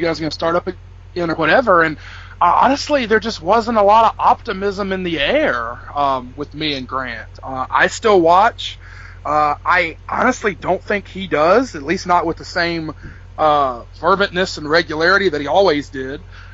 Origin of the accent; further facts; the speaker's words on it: the Carolinas, United States; I'm born and raised in the Carolinas